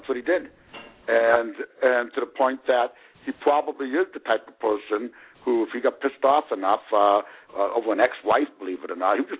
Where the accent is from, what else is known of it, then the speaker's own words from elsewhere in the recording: Youngstown, Ohio, United States; You know, I'm from Youngstown, is mini Chicago, guys.